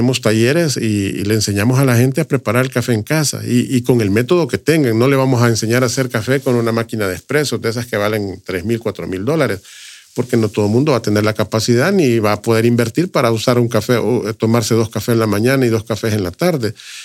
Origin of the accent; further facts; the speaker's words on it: Berlín, Usulután, El Salvador; De la zona que yo represento y de donde yo vengo, Berlín es un lugar con historia, lámina troquelada, pueblos con influencia europea, la Laguna de Alegría, la Esmeralda de América